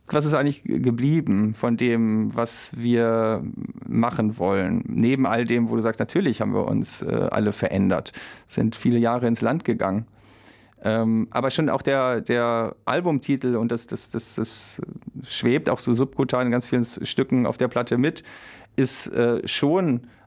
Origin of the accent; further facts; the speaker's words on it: North Rhine-Westphalia, Germany; wir kommen aus dem Ruhrpott und im Ruhrgebiet war gerade zu der Zeit, als wir angefangen haben, so in den frühen Nullerjahren